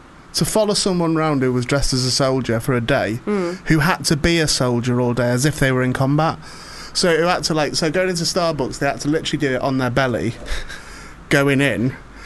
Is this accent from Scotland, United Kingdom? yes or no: no; St Helens, North West England, United Kingdom; also born or lived in Warrington